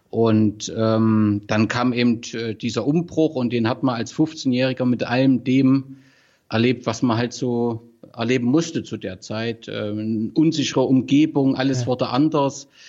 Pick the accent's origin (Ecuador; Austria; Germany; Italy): Germany; Gera, Thuringia; Also ich bin zwar nicht in Gera geboren, aber habe dort meine Kindheit, meine Jugend verbracht, und das hat einen sehr geprägt. Ja, also ich bin dort, zur Wende war ich 15 Jahre, das heißt so die prägende Zeit habe ich eben in Gera